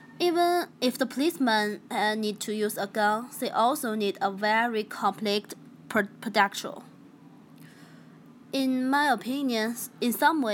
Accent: China; I come from China.

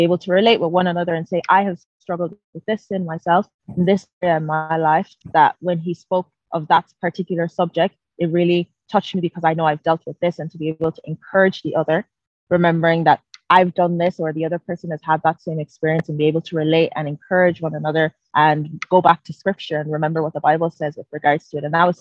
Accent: Galway, Connacht, Ireland; I'm from Galway and I'm a student currently studying law and Spanish in the University of Galway. And I'm part of the United Church of Galway.

